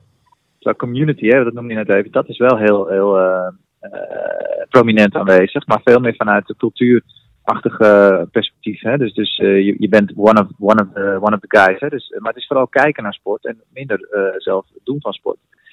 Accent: Netherlands; Dat zie je echt wel, dat wij dat in Nederland echt wel veel beter doen, hè.

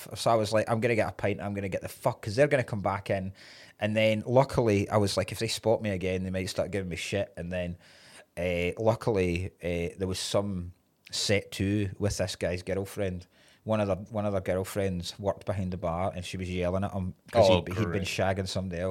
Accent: Dumfries, Scotland, United Kingdom; I used to go to Carlisle quite a lot when I was growing up in Dumfries because it was like the city for us.

